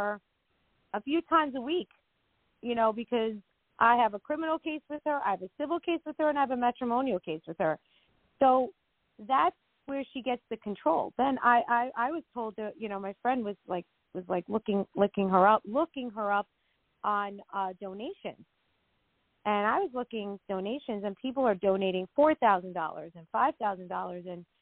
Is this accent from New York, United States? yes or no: yes; Rockland, New York, United States; It did. I grew up in Rockland.